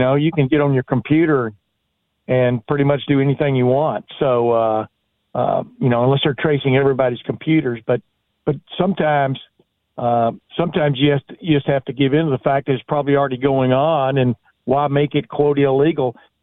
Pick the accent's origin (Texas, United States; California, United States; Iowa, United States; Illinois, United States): Texas, United States; Because he knew I was from East Texas.